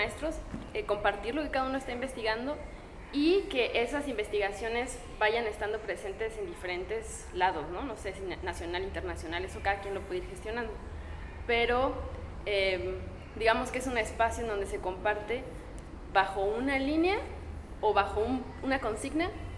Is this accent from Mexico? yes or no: yes; Cuernavaca, Morelos, Mexico; somos de Cuernavaca